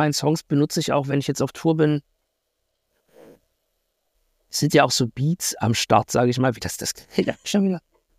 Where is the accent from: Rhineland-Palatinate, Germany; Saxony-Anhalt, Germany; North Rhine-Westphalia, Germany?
Saxony-Anhalt, Germany; Halle; Ich bin halt in Halle-Saale aufgewachsen, eigentlich eine ganz possierliche Stadt.